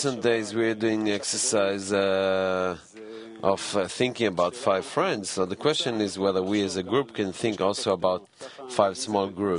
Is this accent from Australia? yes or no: no; Haifa, Haifa District, Israel; also born or lived in United States; So indeed, first of all, we are from Haifa.